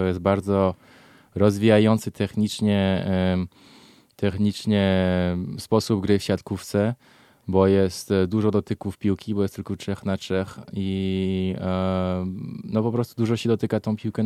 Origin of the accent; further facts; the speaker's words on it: France; się wychowania jako Francuz. Dlatego w domu byłem pod tradycjami polskimi, ale w szkole zawsze było po francusku, nie? Dla mnie to jestem pół Francuzem i pół Polakiem. W sercu zawsze mówię, że jestem Polakiem, ponieważ się tak wychowałem od domu.